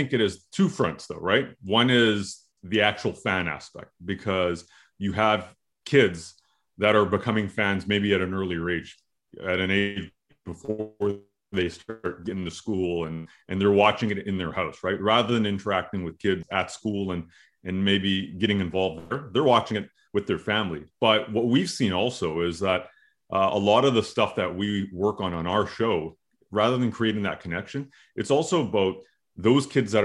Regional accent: Canada; I'm born and raised in Canada. I understand English.

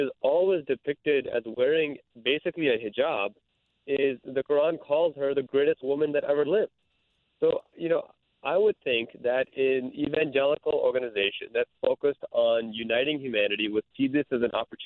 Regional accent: Chicago, Illinois, United States; You know, I grew up in Chicago, so I literally grew up down the street from Wheaton College.

